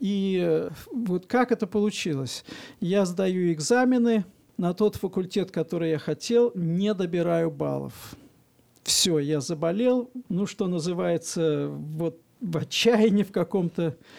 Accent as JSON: {"language": "Russian", "region": "Moscow", "country": "Russia", "tie": "born or raised there", "said": "я родился, вырос в Москве. Я достаточно уже пожилой человек. Мне 61 год. Я родился, вырос в верующей семье"}